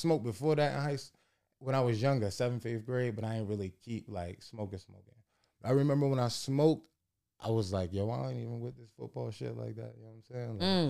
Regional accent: Vineland, New Jersey, United States; I'm from Vineland, New Jersey, Cumberland County.

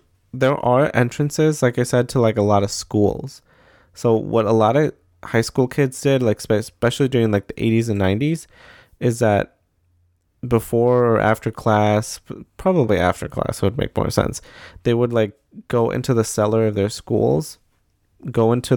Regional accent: New Orleans, Louisiana, United States; I had been urban exploring in an abandoned building and cemeteries in my hometown in New Orleans since I was 10, and even traveled to a couple of other states just to document my findings.

